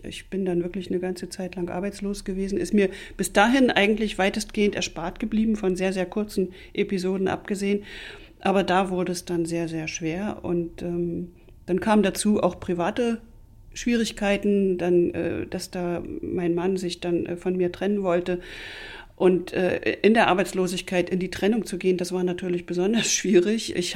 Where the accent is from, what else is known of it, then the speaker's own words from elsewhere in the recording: East Germany, Germany; wurde dort als Ostdeutsche, naja, schon sehr von oben herab behandelt